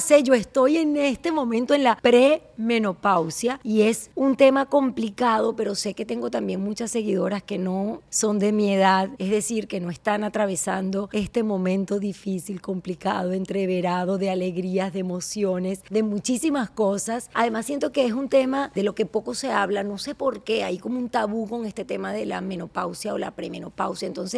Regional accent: Venezuela; moved away; quisiera llegar hasta el momento en el cual me fui de Venezuela y llegué aquí

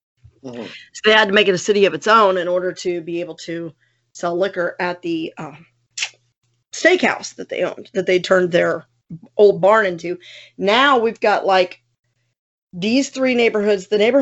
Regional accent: San Antonio, Texas, United States; also born or lived in Denver; I was born in Colorado, in Denver, and I have some memories of Denver. But basically, we moved to Texas, to San Antonio, Christmas break of my first grade year.

